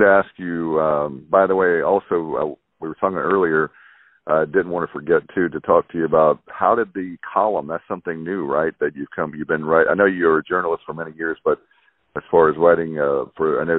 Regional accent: Williamston, North Carolina, United States; also born or lived in Durham; I've moved back to where I grew up in my teenage years. We moved here in 1985 from Durham in the Triangle to Williamston, so we've had roots here for a long time, and we moved back here to the house I grew up

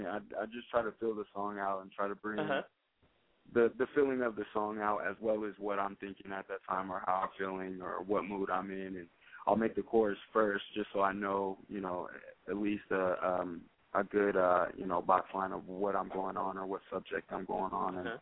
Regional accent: Portland, Oregon, United States; now in Reno, United States; I'm originally from Portland, Oregon.

